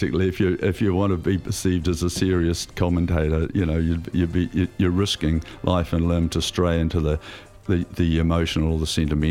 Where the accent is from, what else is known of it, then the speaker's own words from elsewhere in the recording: Hastings, Hawke's Bay, New Zealand; When I was at coming from Hastings, I mean, half the kids in my class